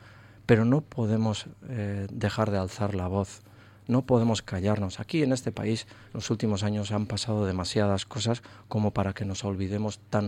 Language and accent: Spanish; Basque Country, Spain; Yo solamente me siento vasco y nada más que vasco